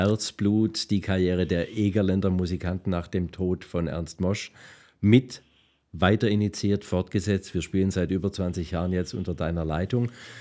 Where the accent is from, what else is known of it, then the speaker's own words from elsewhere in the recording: Friedrichshafen, Baden-Württemberg, Germany; Ich freue mich heute schon auf den ersten Termin am 11. April in meiner Heimatstadt Friedrichshafen.